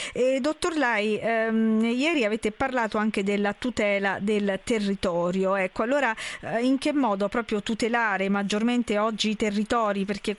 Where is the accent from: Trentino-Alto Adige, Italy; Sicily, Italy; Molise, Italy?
Molise, Italy; Io sono molisana, quindi conosco bene questa problematica.